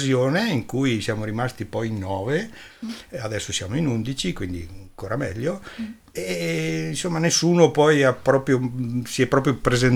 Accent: Agordo, Veneto, Italy; Sono agordino da 3 generazioni, amo Agordo, sono cresciuto sul Broi, vivo in Agordo e viva Agordo

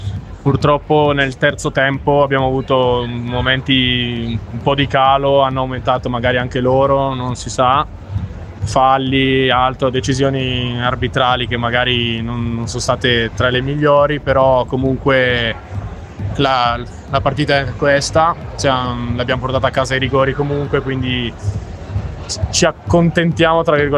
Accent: Aosta, Aosta Valley, Italy; sono nato e cresciuto ad Aosta

